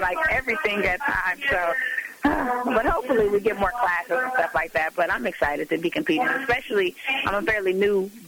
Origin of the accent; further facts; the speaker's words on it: San Francisco, California, United States; basically I'm from the Bayview, as I said, and it was my way of giving back to the girls in my community.